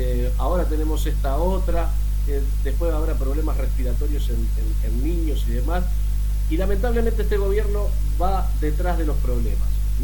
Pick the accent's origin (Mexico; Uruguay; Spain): Uruguay; Recordemos que Uruguay es un país chico, que además tiene una población pequeña, o sea, somos, al lado de Argentina y Brasil, tenemos una población de 3,5 millones aproximadamente de habitantes